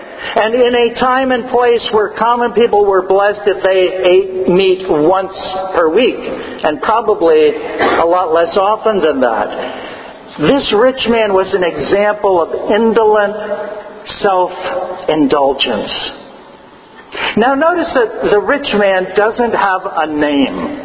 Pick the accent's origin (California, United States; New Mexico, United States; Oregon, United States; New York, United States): California, United States; Personally, since I'm from Southern California, I kind of like to picture this rich man as living in Beverly Hills.